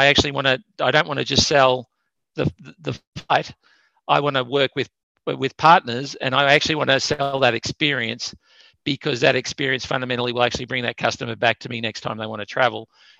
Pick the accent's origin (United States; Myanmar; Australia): Australia; Like, I come from Australia, and I don't think it's just a typical Australian thing